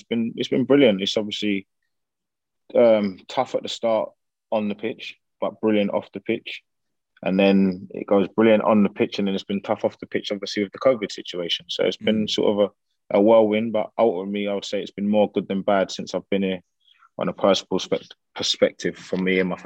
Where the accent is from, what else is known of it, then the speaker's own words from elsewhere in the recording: England, United Kingdom; him to do well, as obviously me being an Englishman, a man that's managed out there, he's well renowned there, to come and do well